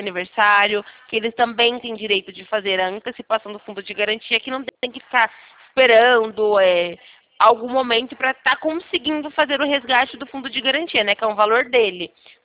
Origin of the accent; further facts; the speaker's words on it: Santa Bárbara d'Oeste, São Paulo, Brazil; Eu sou aqui de Santa Bárbara do Oeste, interior de São Paulo.